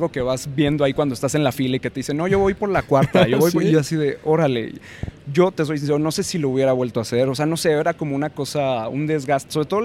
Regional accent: Aguascalientes, Mexico; now in Guadalajara, Mexico; yo soy de Aguascalientes primero. Entonces, de hecho vine aquí a Guadalajara con pretexto del festival a ver escuelas de cine.

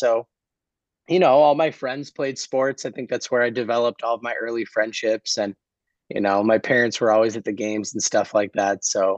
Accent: Boston, Massachusetts, United States; I grew up in the Boston, Massachusetts area.

